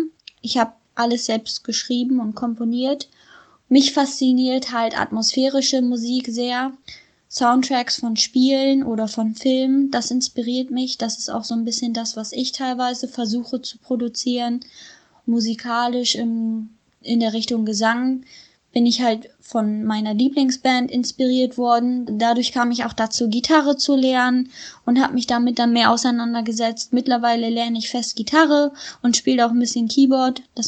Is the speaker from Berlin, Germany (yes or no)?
no; Wilhelmshaven, Lower Saxony, Germany; ich bin 22 Jahre alt und ich komme aus Wilhelmshaven.